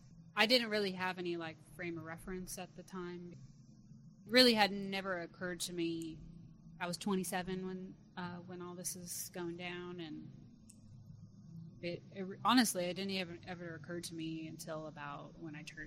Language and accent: English; Alaska, United States; now in Texas, United States; even though I live in Texas now, I'm from Alaska, and growing up, all the men in my family are blue collar workers.